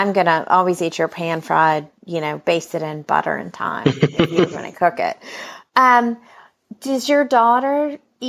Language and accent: English; North Carolina, United States; I mean, I'm from North Carolina, so I'm pretty proud of that.